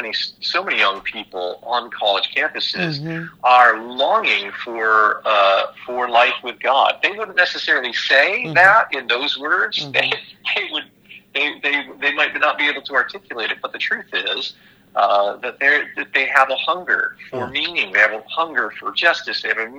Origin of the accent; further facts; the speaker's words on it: New England, United States; now in New York, United States; I grew up in New England, actually, and moved to New York in 1993 to do some schooling, and then moved back to New England for a couple of years, then came and have lived here since 1997.